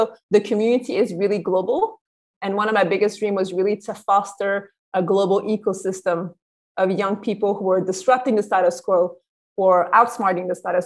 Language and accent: English; Côte d’Ivoire; if I tell them I'm from the Ivory Coast, they often look at me like, well, where are you really from?